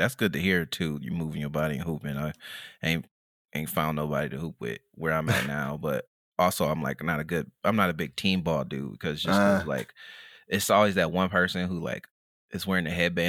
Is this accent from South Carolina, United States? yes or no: no; Battle Creek, Michigan, United States; now in Milwaukee, United States; But I'm from Battle Creek.